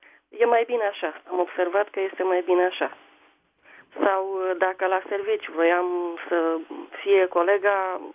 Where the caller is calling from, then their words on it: Tulcea, Tulcea County, Romania; Sunt din Tulcea.